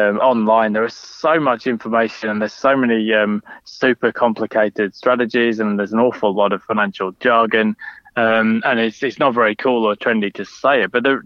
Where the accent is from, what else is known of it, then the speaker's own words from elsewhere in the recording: Sheffield, Yorkshire and the Humber, United Kingdom; certainly in the part of the world where I grew up in Sheffield, there was a lot of fear about unemployment because the coal mines were being shut down, the steel industry was shuttering.